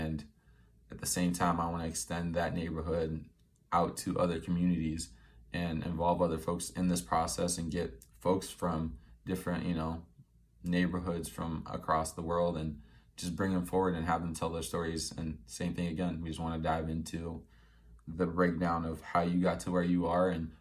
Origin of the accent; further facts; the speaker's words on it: El Obeid, North Kordofan, Sudan; now in Iowa City, United States; I was born and raised in Sudan, born in El Obeid, and lived Phi Edmacede before moving out to Iowa.